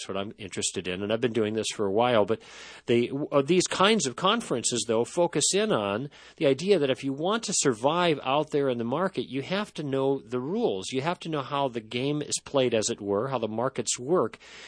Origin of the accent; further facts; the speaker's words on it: Chicago, Illinois, United States; I grew up in Chicago, and in 1960, my grandpa built a cabin or bought some property